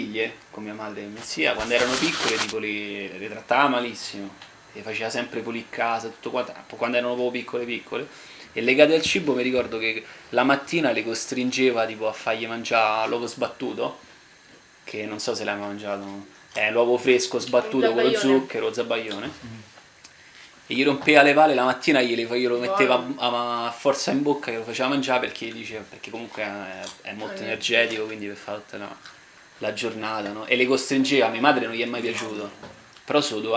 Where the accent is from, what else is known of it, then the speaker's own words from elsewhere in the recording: Rome, Lazio, Italy; come vado io fiera che sono di Monteverde.